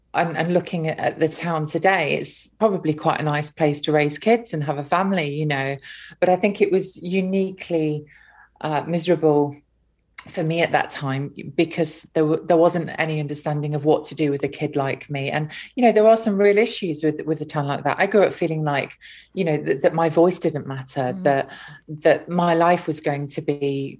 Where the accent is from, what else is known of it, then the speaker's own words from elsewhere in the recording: Hucknall, East Midlands, United Kingdom; Well, I hated my hometown growing up, and I was desperately, desperately unhappy